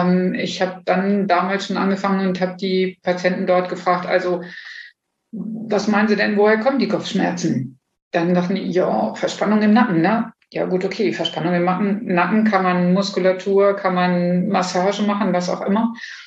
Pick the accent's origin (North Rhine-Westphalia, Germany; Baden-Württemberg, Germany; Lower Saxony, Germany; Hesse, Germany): Lower Saxony, Germany; Bad Pyrmont; born there; Also geboren wurde ich in Bad Pyrmont und war schon immer jemand, ich würde jetzt sagen mal Nestflüchter.